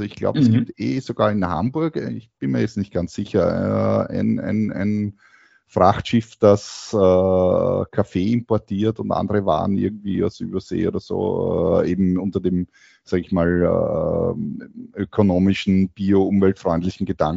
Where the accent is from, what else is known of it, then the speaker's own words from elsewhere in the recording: Austria; ich bin ja aus Österreich